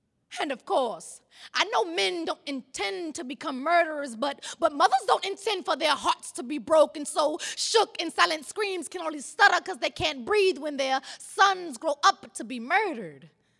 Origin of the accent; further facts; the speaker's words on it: Columbia, South Carolina, United States; from Columbia, South Carolina.